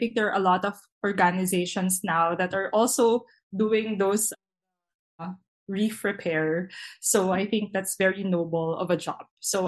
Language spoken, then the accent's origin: English; Philippines; as a Filipino